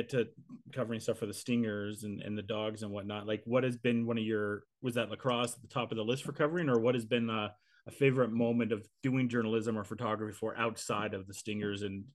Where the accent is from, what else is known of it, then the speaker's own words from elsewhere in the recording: Calgary, Alberta, Canada; now in Cochrane, Canada; I grew up in Calgary. Now I live in Cochrane, but I'm older in Cochrane. It's not like I know everybody in the community and whatnot. I just kind of do my own thing living out here